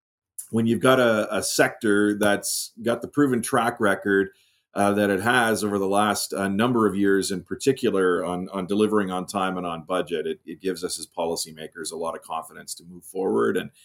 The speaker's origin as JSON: {"language": "English", "town": "Moncton", "region": "New Brunswick", "country": "Canada", "tie": "born or raised there", "said": "when I was 11 or 12 years old as a Boy Scout growing up in Moncton, New Brunswick"}